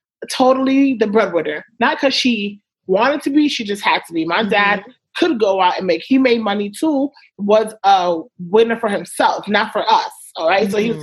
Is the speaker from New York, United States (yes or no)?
yes; New York, United States; I think growing up in New York, growing up Haitian in New York, let's break it down, right? Growing up Seven Adventist Haitian and in New York, it's a different lifestyle.